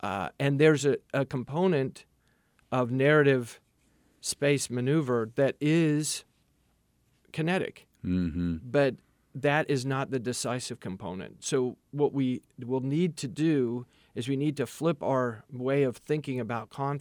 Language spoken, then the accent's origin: English; United States; Well, I'm an American enough to be optimistic